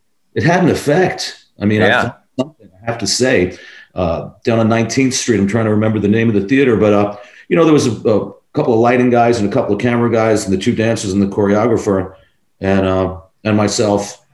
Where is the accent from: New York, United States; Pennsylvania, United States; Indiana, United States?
New York, United States; also born or lived in London / Los Angeles; now in Laguna Beach, United States; Well, I grew up in New York. I'd lived in London. I'd lived